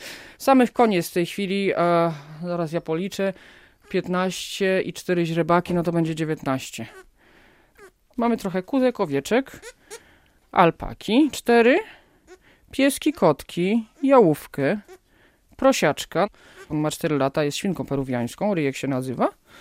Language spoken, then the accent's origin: Polish; Warsaw, Masovian Voivodeship, Poland; born there; Ja urodziłam się już w Warszawie oczywiście.